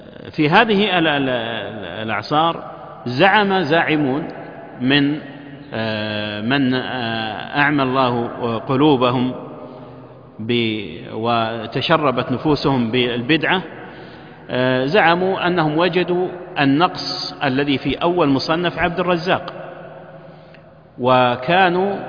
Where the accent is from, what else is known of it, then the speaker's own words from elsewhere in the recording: Najd, Saudi Arabia; في إحدى المكتبات عندنا في نجد